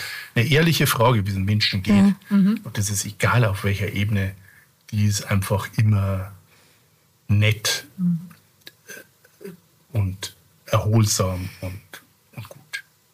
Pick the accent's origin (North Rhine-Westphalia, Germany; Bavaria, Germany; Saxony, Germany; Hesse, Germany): Bavaria, Germany; Ich bin ja Bayer